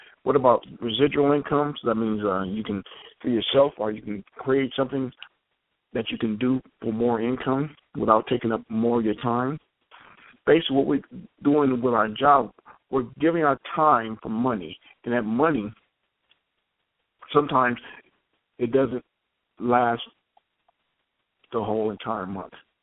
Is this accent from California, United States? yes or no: yes; Compton, California, United States; I grew up in Compton, California, in a household of four boys who were kind of obedient.